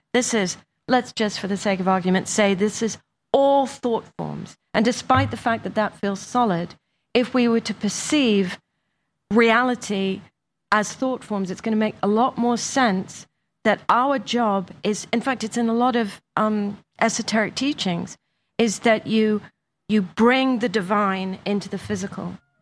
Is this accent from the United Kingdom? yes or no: yes; England, United Kingdom; I grew up in England. I had English nannies.